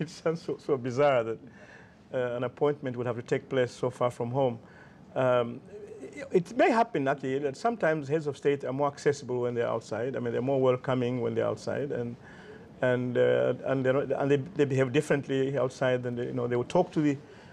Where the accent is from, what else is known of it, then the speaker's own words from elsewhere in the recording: Malawi; I'm from Malawi